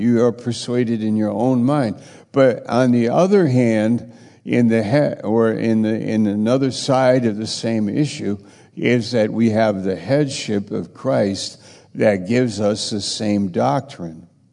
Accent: United States; But they are Indians, and I'm an American, or Argentina, or Hungary, or Russia.

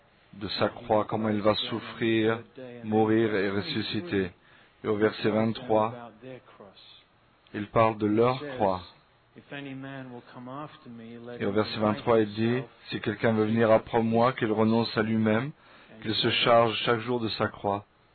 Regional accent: England, United Kingdom; Même si je suis d'Angleterre, ça c'est vraiment ma famille et ma maison.

